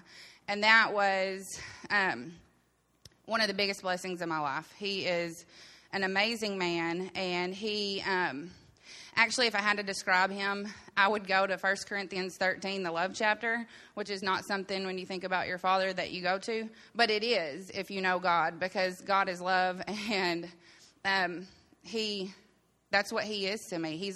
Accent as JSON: {"language": "English", "region": "Louisiana", "country": "United States", "tie": "born there", "said": "I was born in Louisiana."}